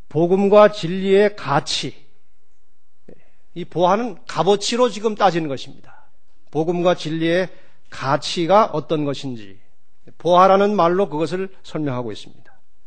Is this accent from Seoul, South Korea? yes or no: yes; Oryu-dong, Seoul, South Korea; 저희 고향이 영등, 오리동입니다만, 오리동에서 영등포까지 계속 저를 업고